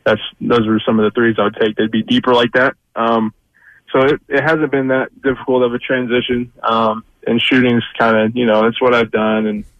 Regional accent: Kansas City, Missouri, United States; Well, yeah. And for the record, I'm from Missouri.

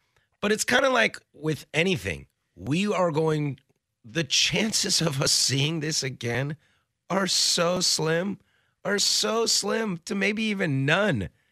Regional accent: Pacific Northwest, United States; No, I'm just born and raised in the Northwest, and there's just something gross about rooting for LA teams.

